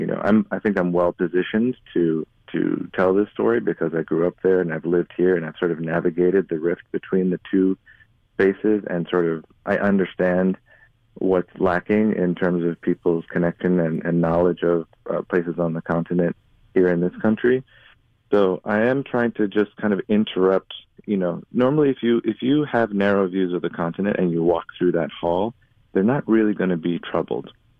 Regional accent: Dar es Salaam, Tanzania; because I grew up in East Africa, I grew up in Dar es Salaam

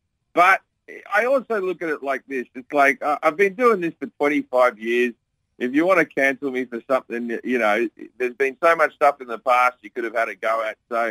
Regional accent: Australia; But it was a long road to get popular in my home country of Australia.

